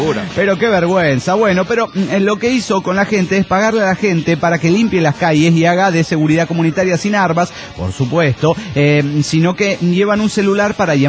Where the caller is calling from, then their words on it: Cipolletti, Río Negro, Argentina; de Cipolletti, Argentina.